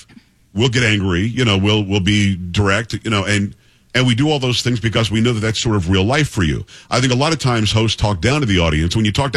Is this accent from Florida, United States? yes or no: yes; Florida, United States; I grew up in South Florida. I lived in Palm Beach County from the time I was 7 years old until I was 28.